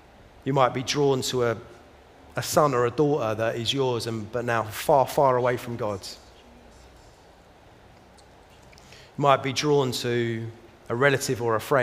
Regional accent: London, United Kingdom; accent: South London; in my South London accent, it sounds a little bit more like woes than wows.

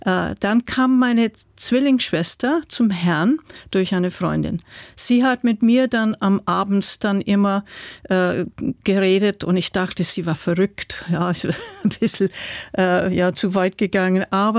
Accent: New Jersey, United States; born there; German is a second language; Ich bin in New Jersey, in Nordost-Küste Amerika geboren.

